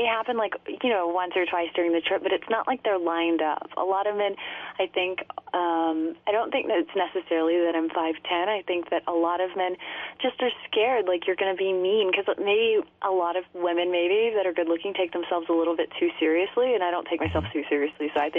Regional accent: Texas, United States; It was good. It was it's a small town, 10,000 people town, like right on the water.

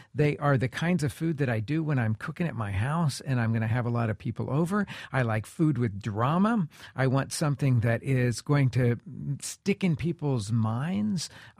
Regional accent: Oklahoma, United States; I grew up in Oklahoma.

